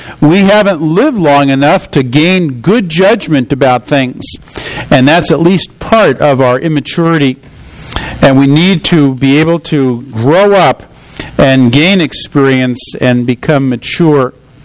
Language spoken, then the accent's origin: English; New Jersey, United States; I grew up in New Jersey, and periodically we would go down to the shore on the New Jersey coast